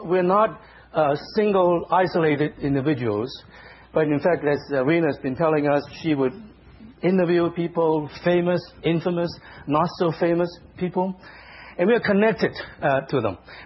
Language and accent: English; Boston, Massachusetts, United States; accent: Bostonian; but I'm from Boston, you see. So the R is, in fact, Bostonian.